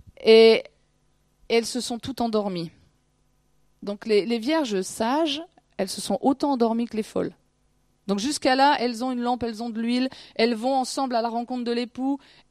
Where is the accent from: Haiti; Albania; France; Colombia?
France; surtout en tant que Français, on attend le salut des autres